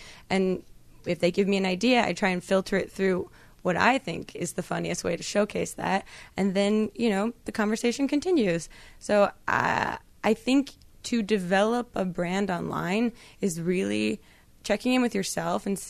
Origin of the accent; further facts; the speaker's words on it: New Jersey, United States; now in Brooklyn, United States; No, I grew up in New Jersey originally, and I went to college in North Jersey.